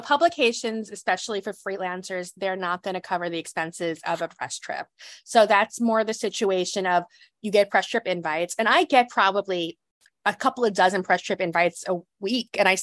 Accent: Brooklyn, New York, United States; as a New Yorker, especially a born and bred Brooklynite

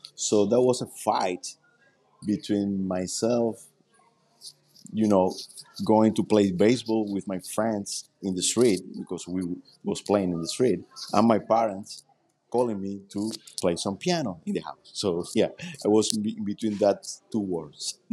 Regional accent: Havana, Cuba; I was born and raised in Centro Havana, San Leopoldo. It's a neighborhood very popular where you can, you can hear rumba every week

